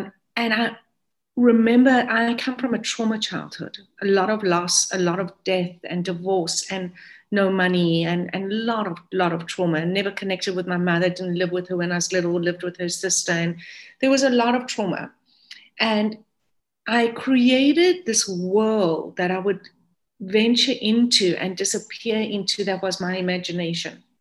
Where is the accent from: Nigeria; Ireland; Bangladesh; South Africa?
South Africa; now in United States; I am South African